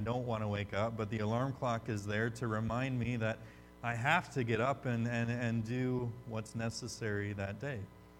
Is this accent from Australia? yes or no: no; Michigan, United States; As a kid growing up in Michigan, you get a lot of news about Detroit